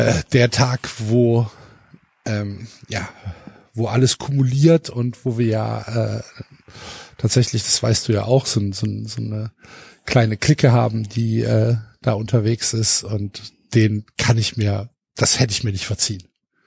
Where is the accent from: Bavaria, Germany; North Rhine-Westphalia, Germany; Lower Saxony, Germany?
North Rhine-Westphalia, Germany; Cologne; Man ist als Kölner nicht in der Altstadt unterwegs.